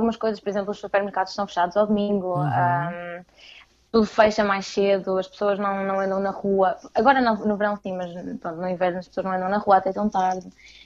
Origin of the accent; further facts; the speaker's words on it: Vila Nova de Gaia, Porto, Portugal; now in Lisbon, Portugal; Eu estudo em Gaia, aliás, eu estudo em Lisboa, mas sou de Gaia